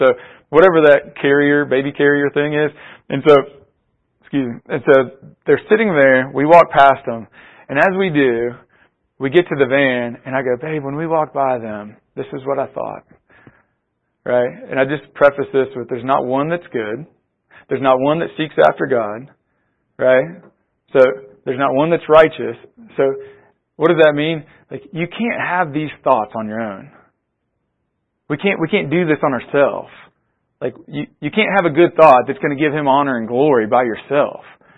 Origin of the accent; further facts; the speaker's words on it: Georgia, United States; And so like I grew up in Georgia, and so going back home